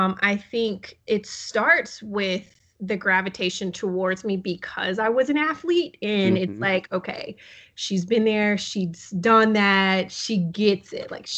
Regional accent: Texas, United States; the way I knew how to cook was, you know, Southern food. I'm from Texas.

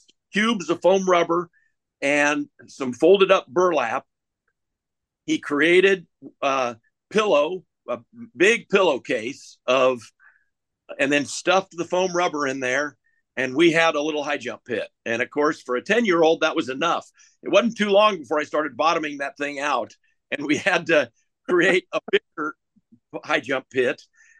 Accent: Prairie Village, Kansas, United States; So I'm 10 years old, and I'm living in Prairie Village, Kansas, and feeding into the school system that's going to end up at Shawnee Mission East

